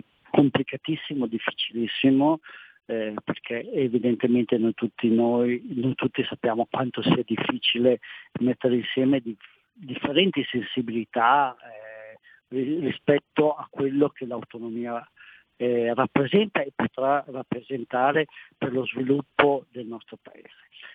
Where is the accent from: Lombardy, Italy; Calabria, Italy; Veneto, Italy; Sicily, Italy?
Lombardy, Italy; parlando da lombardo ovviamente